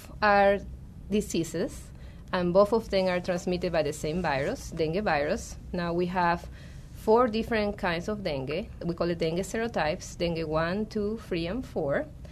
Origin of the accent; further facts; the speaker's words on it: Peru; English is a second language; So I'm from Peru, and when I was working there